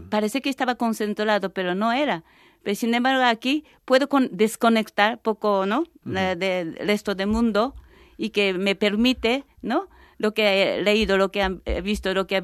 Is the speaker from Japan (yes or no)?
yes; Tokyo, Japan; Spanish is a second language; Como vengo de Tokio, y yo siempre tenía ganas de vivir una ciudad más pequeña.